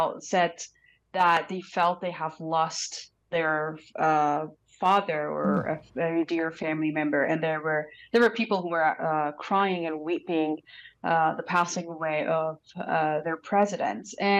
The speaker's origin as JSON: {"language": "English", "region": "Isfahan", "country": "Iran", "said": "in my city, because I'm originally from Isfahan, the city is conservative."}